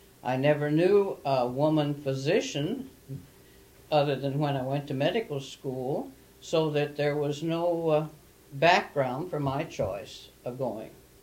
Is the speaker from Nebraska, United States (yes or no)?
yes; Cambridge, Nebraska, United States; also born or lived in Beaver City, Nebraska; I was born in Beaver City, Nebraska, which is the county court house, and my father was in the Treasury Department of the county. We were there only 3 years, and then moved to Cambridge, Nebraska, where I grew up.